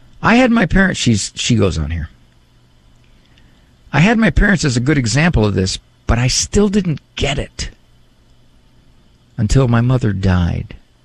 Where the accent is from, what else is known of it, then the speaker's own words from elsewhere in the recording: Ohio, United States; There's a parish in my hometown called St. Joseph's. Spectacularly beautiful parish. Big parish. At one time in the 60s, it was the largest elementary school in Stark County, Ohio.